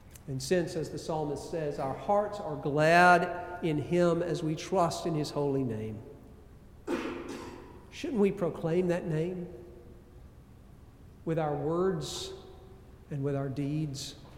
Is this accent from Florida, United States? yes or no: no; Valdosta, Georgia, United States; That's about an hour west of my hometown of Valdosta.